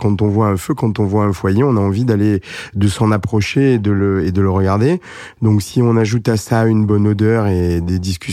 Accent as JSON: {"language": "French", "town": "Arles", "region": "Provence-Alpes-Côte d'Azur", "country": "France", "said": "moi, je suis un Provençal typique, puis en plus, je suis Camarguais, donc je suis Arlésien. Donc, on est dans une zone d'élevage."}